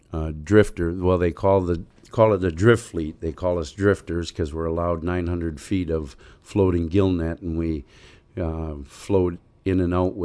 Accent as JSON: {"language": "English", "town": "Fairport", "region": "Michigan", "country": "United States", "tie": "born or raised there", "said": "Yeah, I was born and raised actually in Fairport, right at the end of the peninsula."}